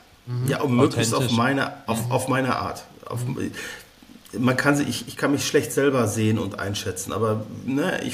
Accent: Castrop-Rauxel, North Rhine-Westphalia, Germany; als in Castrop, der Stadt, wo ich gewohnt habe, Castrop-Rauxel, die Stadt mit dem lustigen Namen, wo ich aufgewachsen bin, hat man eine Autobahn gebaut

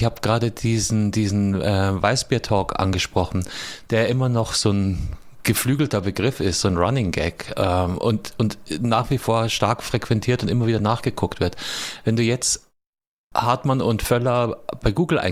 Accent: Austria

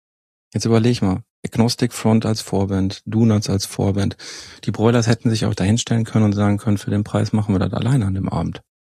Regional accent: Herten, North Rhine-Westphalia, Germany; Weil ja auch tatsächlich in meiner alten Heimat Herten jetzt hier Veranstalter ja auch Insolvenz anmelden musste

